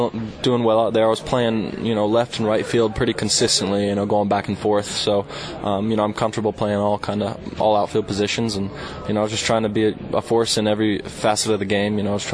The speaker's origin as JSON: {"language": "English", "region": "Virginia", "country": "United States", "said": "I'm from Northern Virginia. I'm from just about 50 miles north of Richmond"}